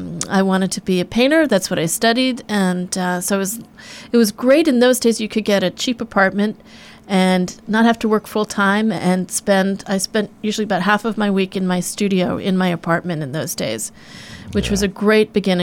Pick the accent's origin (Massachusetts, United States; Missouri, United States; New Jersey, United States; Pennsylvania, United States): New Jersey, United States; I grew up in New Jersey, and I came to...